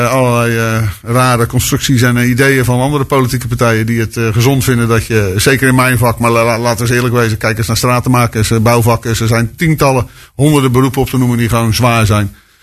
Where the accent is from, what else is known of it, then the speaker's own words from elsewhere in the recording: Rotterdam, South Holland, Netherlands; now in Nieuwerkerk aan den IJssel, Netherlands; Ik kom van Zuid, zoals dat zo mooi heet, in de volksmond.